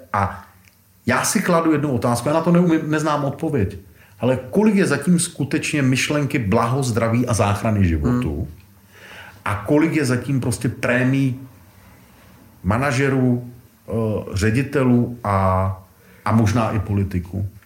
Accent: Brno, South Moravian Region, Czechia; Já jsem řekl rodilej Brňák a jezdím tam

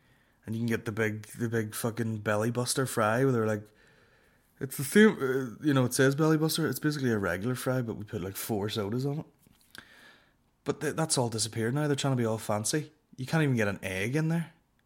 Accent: Northern Ireland, United Kingdom; I'm from Northern Ireland. This podcast is broadcast from Northern Ireland.

